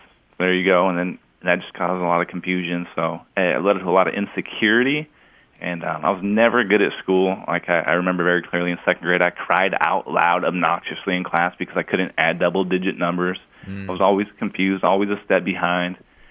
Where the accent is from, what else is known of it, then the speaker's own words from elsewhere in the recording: Tacoma, Washington, United States; I grew up in Tacoma, Washington